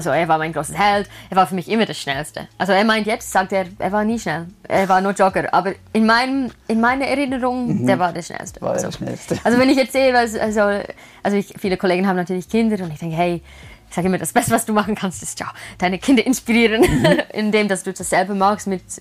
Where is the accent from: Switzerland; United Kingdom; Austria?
United Kingdom; southern England; German is a second language; Also ich komme aus Südengland, gibt es keinen Berg, keinen Hügel.